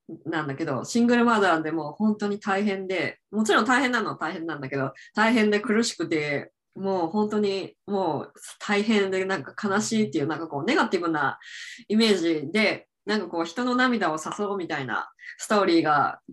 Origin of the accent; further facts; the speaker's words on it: Hadano, Kanagawa, Japan; also born or lived in Yokohama; 私は秦野市で育ったんですけど、うん、私はでも、14歳まで横浜市で育って、そこから引っ越して秦野市で育ったんだけど